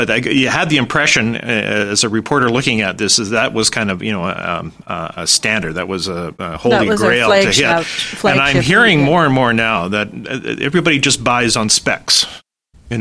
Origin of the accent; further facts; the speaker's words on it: Canada; so far as Canadian farmers are concerned, I think you play to our strength, and given our weather, probably protein is still a pretty good opportunity.